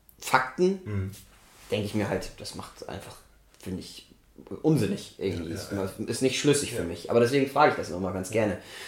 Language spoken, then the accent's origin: German; Germany; ich bin halt in Deutschland geboren, in Deutschland aufgewachsen. Meine Eltern sind deutsch und meine Großeltern kommen, also der eine Teil kommt aus Polen.